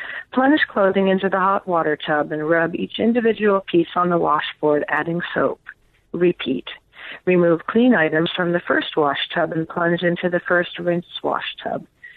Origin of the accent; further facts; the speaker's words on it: New York, United States; growing up in New York, I had never been camping or set a fire or jigged for ling cod or chopped wood or lived overnight alone in a forest.